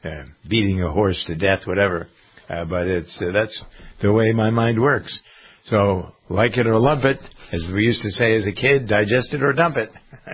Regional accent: Massachusetts, United States; coming here to Massachusetts, my home state

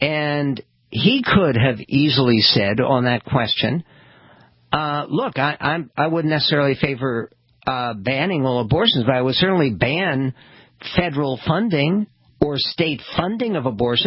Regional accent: California, United States; if Roe is overturned, my home state of California, there will be no change.

